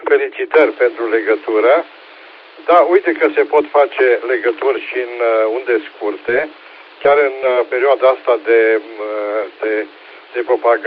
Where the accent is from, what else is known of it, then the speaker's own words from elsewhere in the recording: Timișoara, Timiș County, Romania; sunt tot din Timișoara.